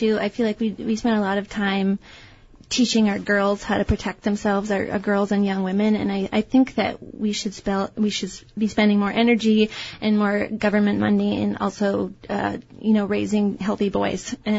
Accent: Duluth, Minnesota, United States; I'm from Duluth, Minnesota, and I do a lot of writing about social issues, including this one.

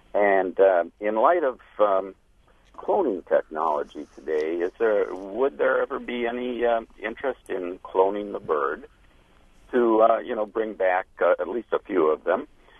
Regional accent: Oshkosh, Wisconsin, United States; now in Clintonville, United States; Say, as a kid growing up in Oshkosh, and I'm an old guy now, many years ago I used to go to the museum all the time.

